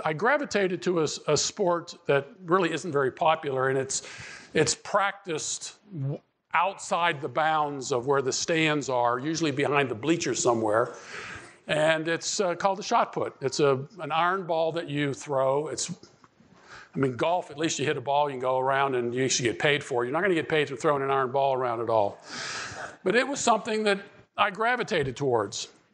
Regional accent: Pittsburgh, Pennsylvania, United States; When I was raised Roman Catholic in the Pittsburgh, Pennsylvania area. My grandparents are originally from Italy.

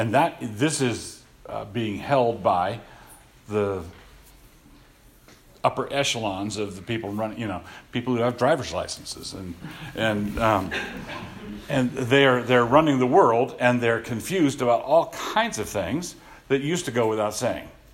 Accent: Annapolis, Maryland, United States; I grew up in Annapolis, Maryland, which is south of the Mason-Dixon line. It was a southern city. It was a segregated city.

